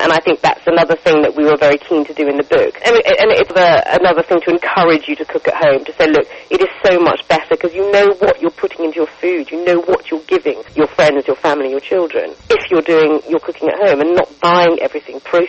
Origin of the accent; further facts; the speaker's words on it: Thailand; also born or lived in Los Angeles / New York; I grew up in Thailand, my husband's from Jamaica, I lived in Los Angeles and New York